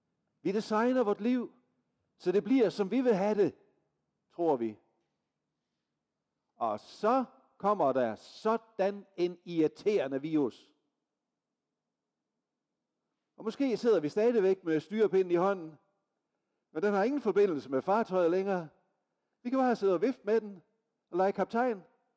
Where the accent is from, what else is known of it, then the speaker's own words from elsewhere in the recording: Central Denmark Region, Denmark; min barndoms missionshus hjemme i Vestjylland